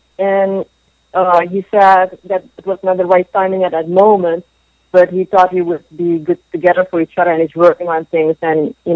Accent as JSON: {"language": "English", "region": "Florida", "country": "United States", "said": "Anyone from Florida? I'm from Florida."}